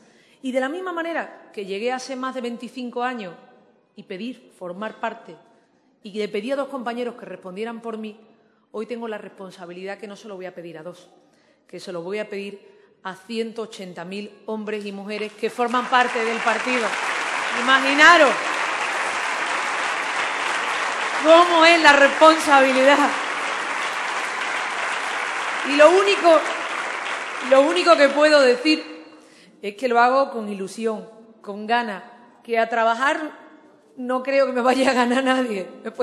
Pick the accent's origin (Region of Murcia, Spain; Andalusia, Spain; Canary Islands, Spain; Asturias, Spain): Andalusia, Spain; Seville; los dos momentos más emotivos que he tenido en la campaña en mi tierra, en Sevilla